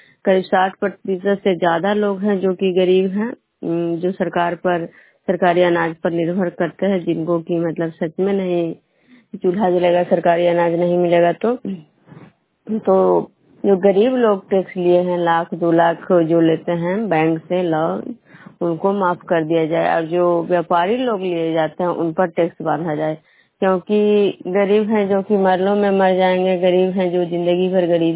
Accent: Vishnupur, Bihar, India; विष्णुपुर ग्राम खुदरा पंचायत नालंदा जिला नानवसा प्रखंड के निवासी हूँ।

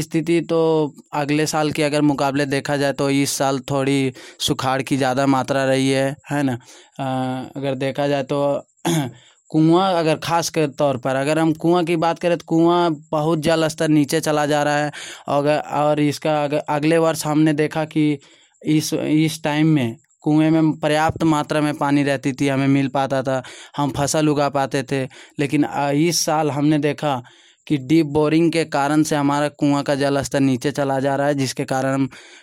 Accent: Vishnugarh, Jharkhand, India; ग्राम ऊंचागाना, विष्णुगढ़ का निवासी हूं।

